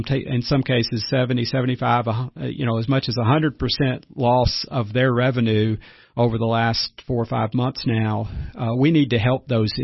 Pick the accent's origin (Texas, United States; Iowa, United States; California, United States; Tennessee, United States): Tennessee, United States; Cookeville; I grew up in Cookeville, went to all the way through school, graduated from Cookeville High School.